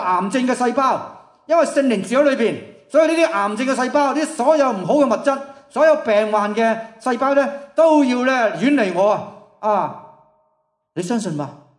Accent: Hong Kong; 我们香港人就说我们间屋。

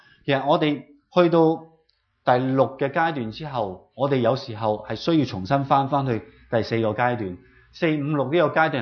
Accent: China; 即係我哋中国人叫初一十五啦

